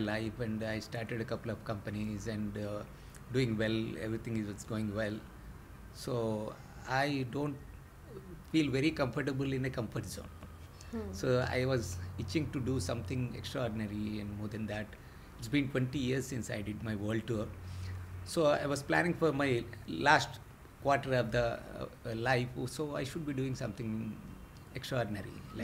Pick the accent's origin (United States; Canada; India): India; English is a second language; We are from India, and we have a very freedom, complete freedom